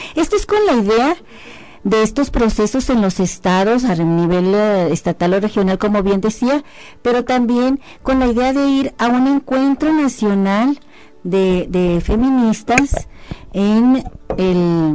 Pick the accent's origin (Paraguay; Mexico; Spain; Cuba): Mexico; necesitábamos reflexionar juntas como mexicanas sobre algunos temas